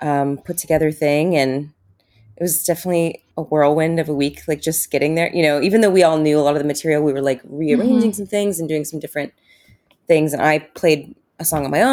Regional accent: Utah, United States; It was like weird growing up in Utah and not being Mormon.

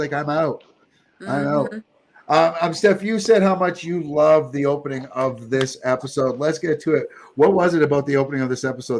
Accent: Ontario, Canada; And I'm representing from Toronto, or from Toronto, from Canada, the Niagara region. Not too far from Toronto, though.

